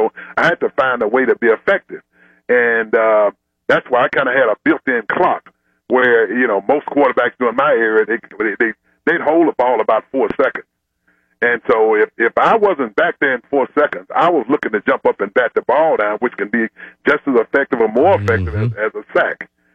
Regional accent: Tennessee, United States; I'm from Tennessee, and it's always good to go home.

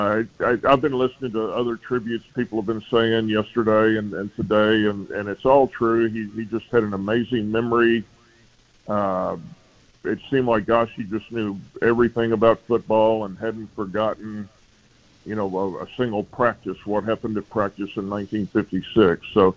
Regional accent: Knoxville, Tennessee, United States; And I told him, I'm from Knoxville, Johnny Majors sent me

